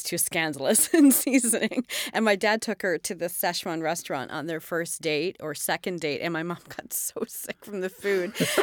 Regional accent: New Jersey, United States; I grew up in New Jersey in the suburbs. Nothing fancy.

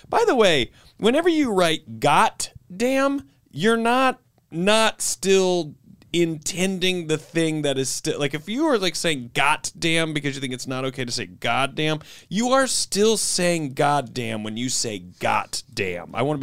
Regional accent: South Carolina, United States; I grew up in South Carolina

